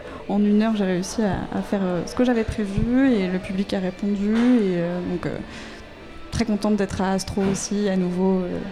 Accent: Saint-Malo, Brittany, France; J'ai vécu 3 premiers mois à Saint-Nazaire et après j'ai bougé vers Saint-Malo.

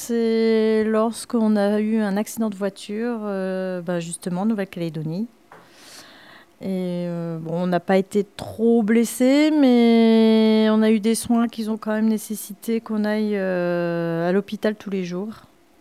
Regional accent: Valenciennes, Hauts-de-France, France; born there; J'ai 47 ans. Je suis née à Valenciennes.

